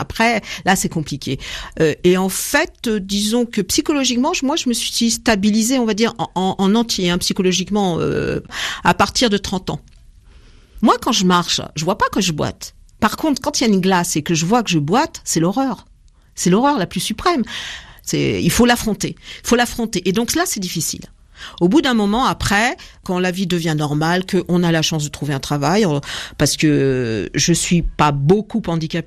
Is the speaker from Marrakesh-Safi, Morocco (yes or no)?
yes; Marrakesh, Marrakesh-Safi, Morocco; born there; Moi, je suis née au Maroc, à Marrakech